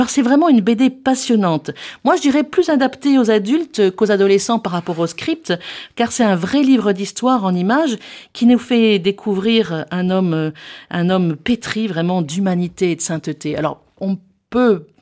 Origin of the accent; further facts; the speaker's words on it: Provence-Alpes-Côte d'Azur, France; elle m'est très chère puisque je suis provençale